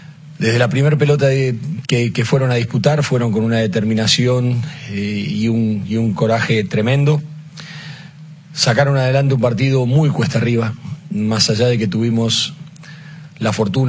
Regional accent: Argentina; yo le voy a decir una cosa como argentino, no como técnico de la selección paraguaya.

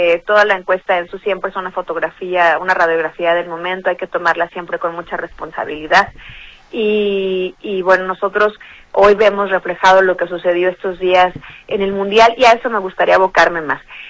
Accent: Jalisco, Mexico; gozando de nuestra grandeza como ciudad y como mexicanas y mexicanos.

